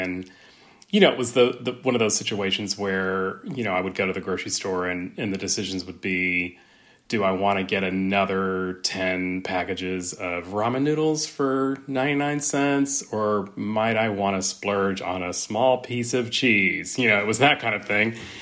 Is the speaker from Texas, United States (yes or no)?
yes; Texas, United States; I mean, I grew up in West Texas and we went out to eat at a lot of Tex-Mex restaurants